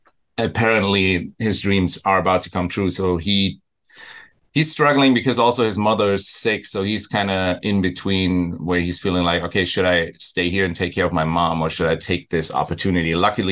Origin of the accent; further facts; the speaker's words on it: Germany; now in Los Angeles, United States; Yeah, so it's because I came to LA from Germany, actually.